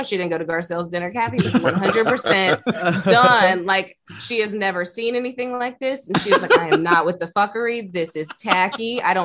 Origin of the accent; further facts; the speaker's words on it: Alabama, United States; also born or lived in Georgia; I grew up in Alabama and Georgia.